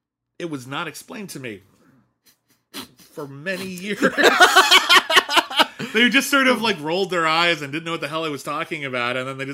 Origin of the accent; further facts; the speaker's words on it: California, United States; So I thought, well, we live near Beverly Hills. I grew up in Southern California.